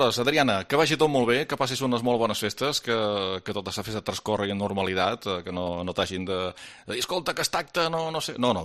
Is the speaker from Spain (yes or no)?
yes; Ferreries, Balearic Islands, Spain; jo que som de Ferreria, et sé que ho sé